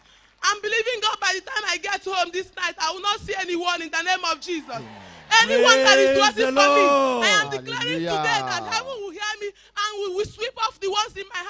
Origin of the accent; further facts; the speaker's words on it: Shomolu, Lagos, Nigeria; I'm from Shomolu, Moshalashi bus stop.